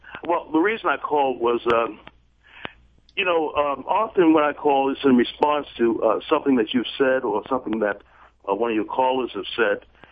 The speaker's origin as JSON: {"language": "English", "town": "Baltimore", "region": "Maryland", "country": "United States", "said": "I don't tell the person who answers the phone that I'm from Baltimore"}